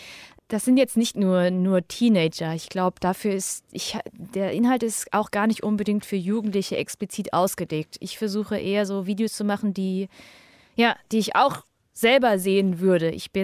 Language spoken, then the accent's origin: German; Hemsbach, Baden-Württemberg, Germany; ich bin in Hemsbach aufgewachsen, in einer kleinen Stadt in der Nähe von Heppenheim, im Raum Heidelberg-Mannheim. Und da waren wir lange Zeit die einzige asiatische Familie. Und mein Bruder und ich waren zumindest die einzigen beiden asiatischen Kinder auf dem Gymnasium.